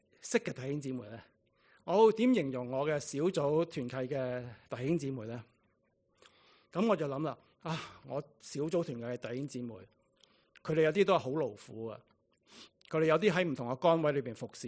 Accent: Hong Kong; 我们香港人来的嘛，很多时候当然是 看不好的东西的

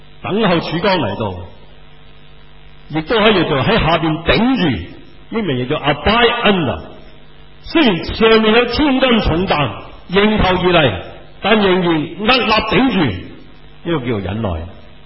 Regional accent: China; 我想回我们中国人孟子所讲的说话，

